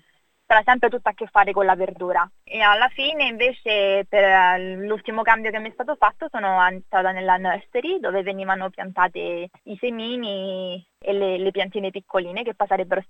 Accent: Rome, Lazio, Italy; moved away; Poi io vengo da Roma, mi spiace, sono un po' di parte, ma a me manca proprio Roma, a me manca la mia città

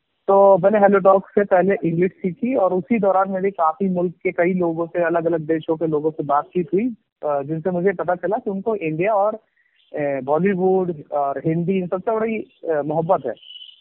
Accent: Pure Barman, Uttar Pradesh, India; now in Lucknow, India; मैं लखनऊ में रहता हूँ लेकिन जो मेरा गांव है वो उसका नाम है पूरे बर्मन जो कि बाराबंकी में है।

